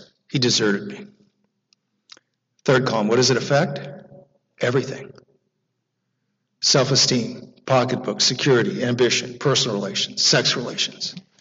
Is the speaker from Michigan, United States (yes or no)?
no; Las Vegas, Nevada, United States; I'm 4 or 5 years old. I'm growing up in Las Vegas, Nevada. It's the early 60s. My father's in the Air Force.